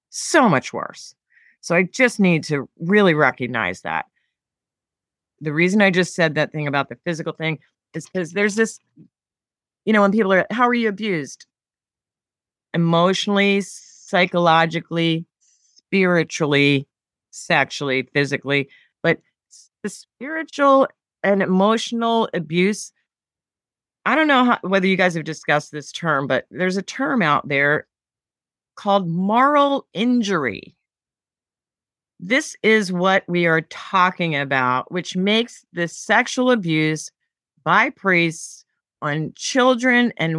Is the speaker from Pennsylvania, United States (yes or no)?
yes; Philadelphia, Pennsylvania, United States; I worked for the Philadelphia Phillies, my hometown team, when I was a younger person.